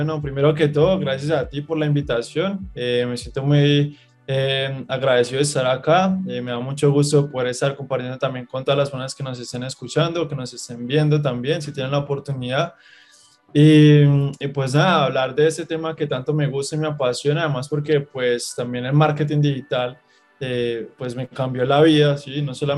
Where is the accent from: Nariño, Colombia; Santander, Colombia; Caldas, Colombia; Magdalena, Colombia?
Caldas, Colombia; yo vengo de Caldas, que es un departamento de Colombia que es de campesinos, ¿sí? Es de personas que normalmente pues suelen tener fincas, trabajar en agricultura y todo eso. Entonces me crié recogiendo café, que es algo muy característico de acá de Colombia.